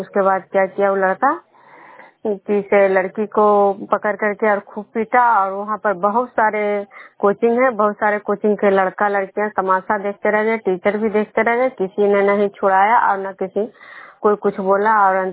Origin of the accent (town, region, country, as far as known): Vishnupur, Bihar, India